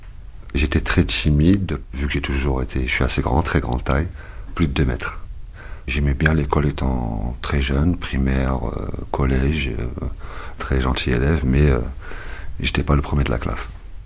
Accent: Normandy, France; j'ai 38 ans, j'ai grandi en Normandie.

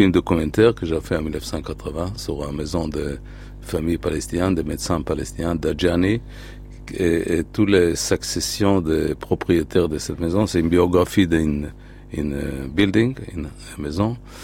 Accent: Haifa, Haifa District, Israel; ma ville natale, Haïfa

